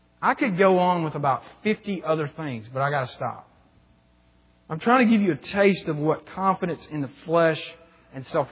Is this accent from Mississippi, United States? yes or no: yes; Mississippi, United States; When I stopped having my identity in the fact that I was from Mississippi, it freed me to get to know you.